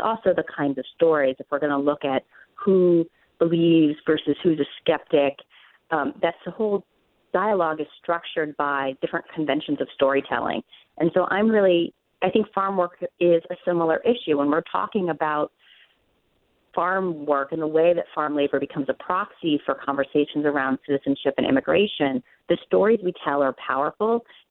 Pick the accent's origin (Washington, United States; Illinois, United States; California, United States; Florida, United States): California, United States; I'm from California, and I was in high school during Prop 187